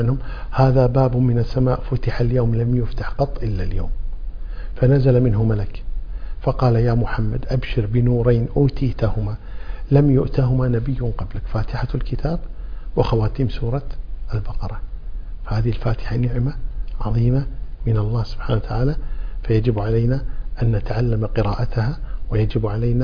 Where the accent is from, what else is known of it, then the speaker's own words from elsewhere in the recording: Kuwait; وهذه كلمة يعني مشهورة عندنا في الكويت